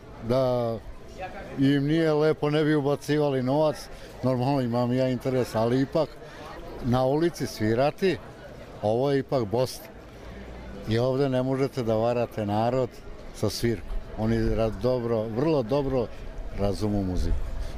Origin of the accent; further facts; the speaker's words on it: Šabac, Mačva District, Serbia; ja sam iz Srbije, inače. Ja sam iz Šapca. A Šabac je poznat cijeloj Jugoslaviji po muzičarima.